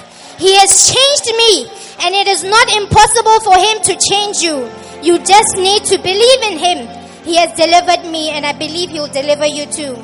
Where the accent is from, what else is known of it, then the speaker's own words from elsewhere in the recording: Botswana; I come from Botswana.